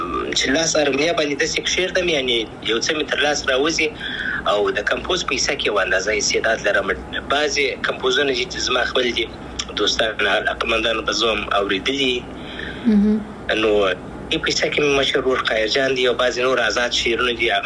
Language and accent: Pashto; Afghanistan